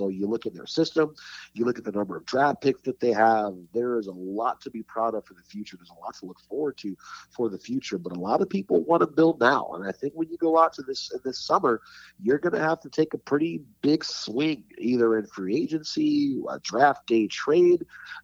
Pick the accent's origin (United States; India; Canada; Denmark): United States; Detroit, Michigan; so I grew up in Detroit. I grew up in the late 90s. Hockey town